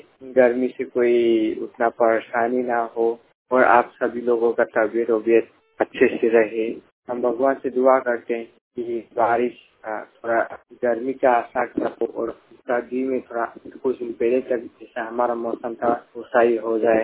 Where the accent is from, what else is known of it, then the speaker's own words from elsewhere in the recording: Uttar Pradesh, India; हम गाजीपुर जिले के रहने वाले हैं।